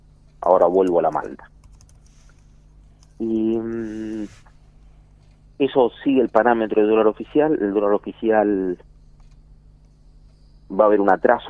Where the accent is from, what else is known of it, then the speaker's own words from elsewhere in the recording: Buenos Aires, Argentina; yo te hablo también un poco como porteño en este momento.